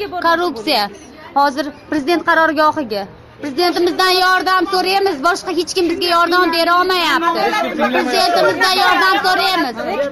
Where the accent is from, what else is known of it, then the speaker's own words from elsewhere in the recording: Asaka, Andijan Region, Uzbekistan; Andijondan kelganman, Asaka tumanidan